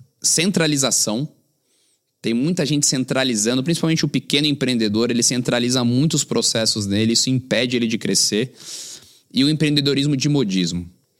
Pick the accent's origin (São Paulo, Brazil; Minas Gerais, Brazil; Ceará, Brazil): São Paulo, Brazil; São José dos Campos; Sou de São José dos Campos. Quando eu voltei para São José